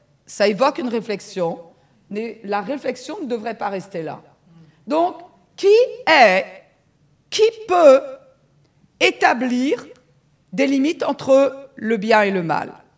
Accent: Brittany, France; En tant que bretonne, je peux vous redonner les ingrédients.

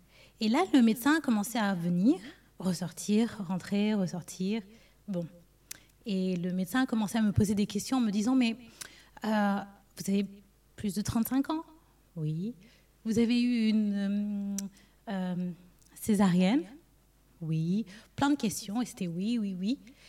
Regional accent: United States; je suis retournée le 1er octobre chez moi aux États-Unis.

